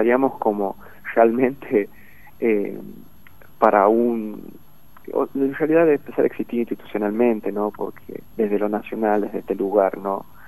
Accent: Villa Unión, La Rioja, Argentina; yo de hecho no soy de Capital, soy de Villa Unión

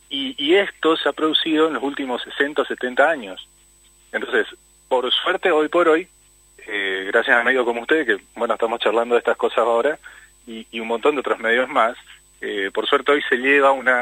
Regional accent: Misiones, Argentina; yo soy de Misiones también, así que sí.

